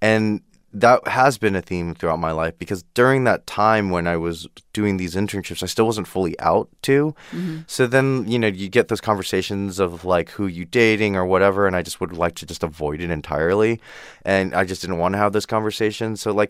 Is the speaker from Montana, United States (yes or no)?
no; Downey, California, United States; oh, God, I'm so glad I'm from Downey